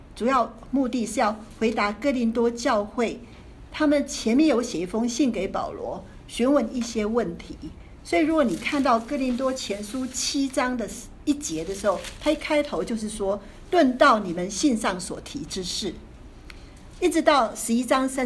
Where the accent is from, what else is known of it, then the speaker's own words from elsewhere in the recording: Taiwan; 老实讲我是从台湾来的